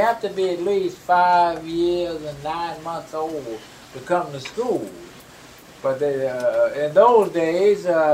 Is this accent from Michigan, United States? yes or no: no; Florida, United States; born there; Well, I was born in Florida. I mean, my people were the ones from South Carolina and then Georgia.